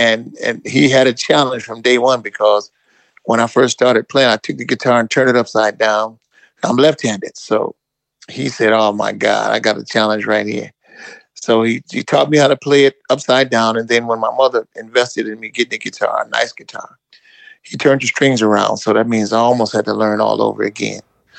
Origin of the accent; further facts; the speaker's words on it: Omaha, Nebraska, United States; I was born in Omaha, Nebraska.